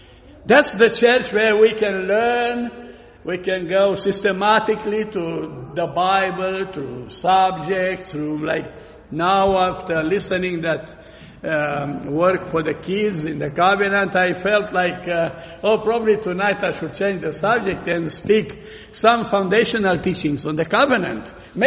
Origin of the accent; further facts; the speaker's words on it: Romania; English is a second language; moved away; when I came from Romania, I came from southwestern Romania, you know, the place of Romania that's never been communist, really, and never in agreement with communism.